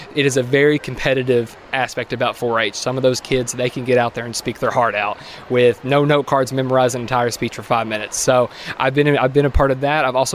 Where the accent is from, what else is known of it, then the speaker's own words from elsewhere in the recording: Kentucky, United States; I'm from Hopkins County, Kentucky, so I am a 4-H member